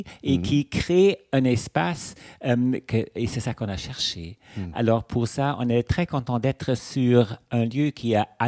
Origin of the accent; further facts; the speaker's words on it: Germany; French is a second language; je suis né en Allemagne après la guerre. J'ai eu une enfance également dans la province, n'est-ce pas, dans un village.